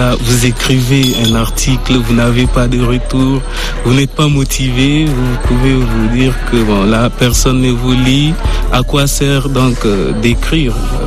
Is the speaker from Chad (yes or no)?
yes; Chad; puisque je suis tchadien, je vis dans des conditions aussi que je connais